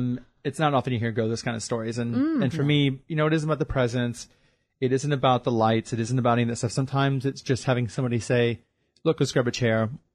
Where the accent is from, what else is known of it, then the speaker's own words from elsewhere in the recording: Midwest, United States; I grew up in the Midwest of the U.S. in the Bible Belt